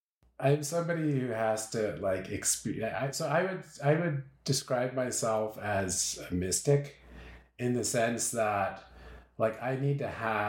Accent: Portsmouth, New Hampshire, United States; So I grew up largely in Portsmouth, New Hampshire.

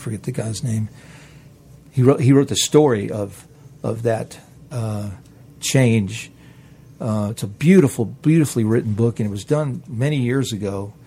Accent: Cocoa, Florida, United States; I grew up in Cocoa, Rockledge, and I used to go back all the time.

